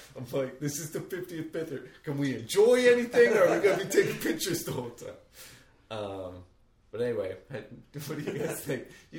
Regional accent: East Coast, United States; You know, because I'm from the East Coast.

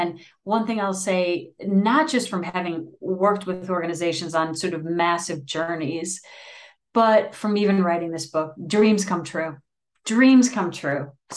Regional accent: Wisconsin, United States; I'm from Wisconsin. I'm used to it.

